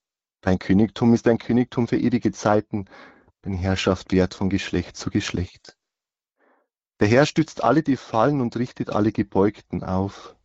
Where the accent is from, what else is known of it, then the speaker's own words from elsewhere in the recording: Miesbach, Bavaria, Germany; Ich bin also in Miesbach aufgewachsen, dort ins Gymnasium gegangen, später auf die Fachoberschule.